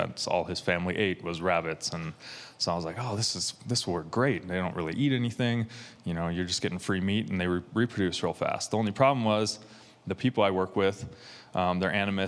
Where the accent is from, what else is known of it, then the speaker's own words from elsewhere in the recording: United States; And that was me being too American and too not understanding of the culture, and it just didn't work.